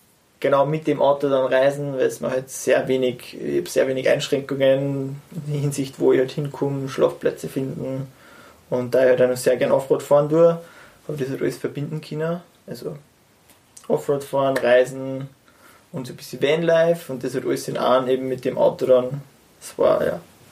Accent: Zell am See, Salzburg, Austria; born there; ich wohne jetzt in St. Georgen. Im Attergau. Geboren bin ich ursprünglich in Zell am See

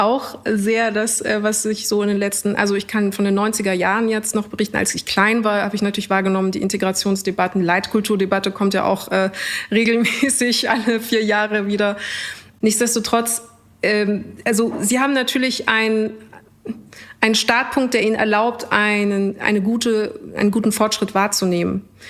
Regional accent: Munich, Bavaria, Germany; Und ich antworte München und eher mit der Folgefrage, woher kommst du wirklich?

